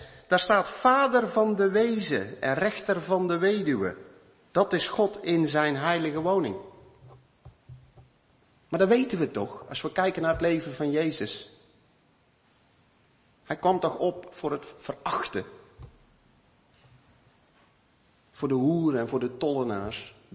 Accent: Romania; Dutch is a second language; now in Netherlands; Het is moeilijk, meneer, huis vinden hier. Ja, tuurlijk. Nederlanders zien je aankomen als Roemeen om een huis te huren.

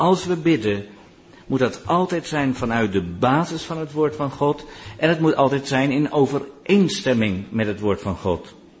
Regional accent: Netherlands; Als Nederlander zijn wij heel goed om anderen te beoordelen.

